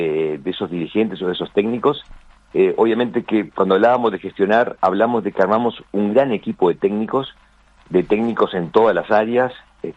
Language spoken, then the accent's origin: Spanish; Tranqueras, Rivera, Uruguay; lo conozco de mi pueblo, de Tranqueras